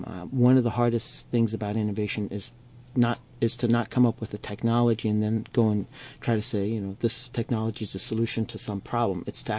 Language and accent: English; Annapolis, Maryland, United States; I grew up outside of Washington, D.C., in Annapolis, Maryland, home of the Naval Academy and the state capital for the state of Maryland.